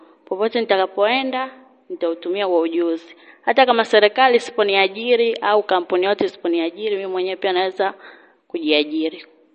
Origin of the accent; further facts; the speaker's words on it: Sakura, Tanga Region, Tanzania; ni mwanafunzi wa VETA Pangani, nasomea fani ya umeme, natokea kijiji cha Sakura, wilaya ya Pangani.